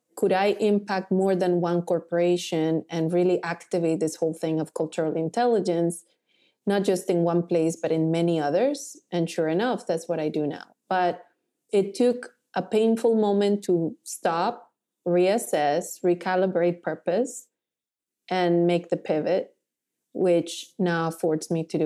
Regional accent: Colombia; English is a second language; Colombian. I had this whole thing going through. It was hard. And I used to go back to the dorm and cry. I couldn't speak English.

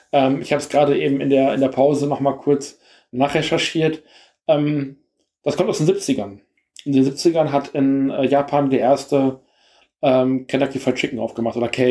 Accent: Rheine, North Rhine-Westphalia, Germany; da wo ich herkomme aus der Stadt in Rheine

